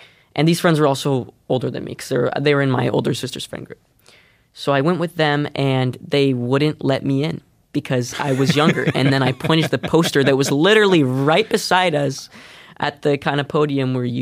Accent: Canada; And obviously me being Canadian too, it was really cool to be a part of that and to get invited to be a part of that.

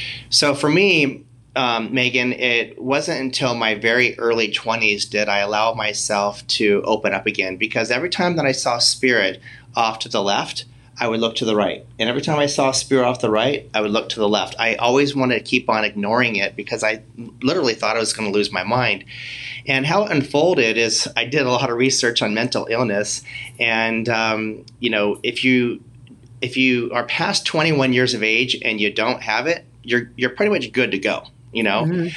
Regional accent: Whittier, California, United States; I grew up in Whittier, California. I'm the youngest of six kids, and a very, very Catholic family.

